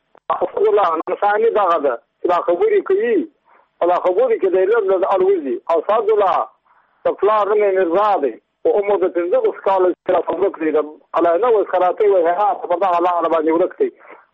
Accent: Badghis, Afghanistan; زه په خپله د بادغیس ولایت یم او د مقر د ولسوالۍ یم.

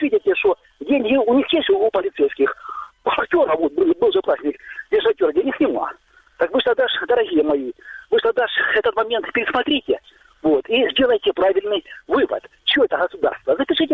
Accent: Western Ukraine, Ukraine; born there; Ну, я вообще-то родился на Западной Украине, а здесь живу.

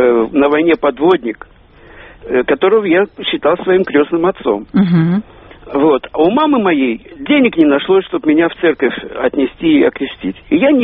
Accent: Saint Petersburg, Russia; Я из Питера.

